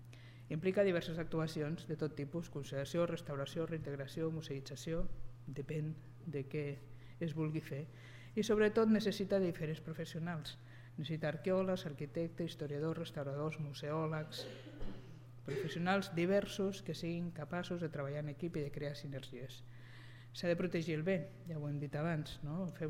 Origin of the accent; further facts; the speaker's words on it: Madrid, Community of Madrid, Spain; jo és que com soc de Madrid